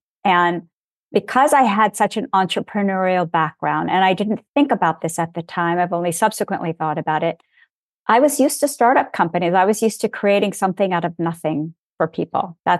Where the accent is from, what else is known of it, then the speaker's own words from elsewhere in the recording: Los Angeles, California, United States; Born and raised in Los Angeles, second generation.